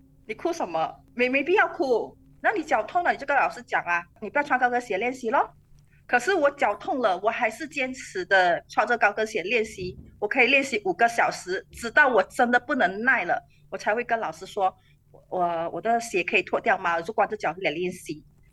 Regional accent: West Malaysia, Malaysia; 是在西部办，然后这么荣幸在我的家乡哦

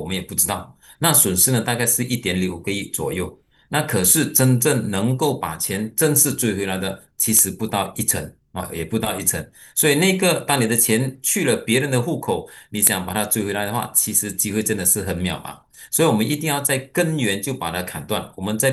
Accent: Malaysia; 我觉得最后点还是我们马来西亚人其实是比较单纯，比较容易去相信别人

